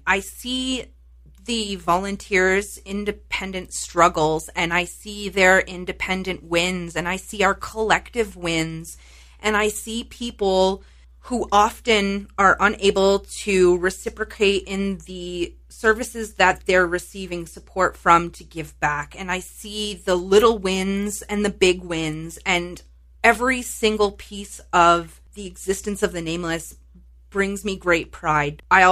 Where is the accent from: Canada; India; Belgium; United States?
Canada; St. Thomas, Ontario; then came back to St. Thomas, which is my hometown, and knew that I had friends and family on the streets.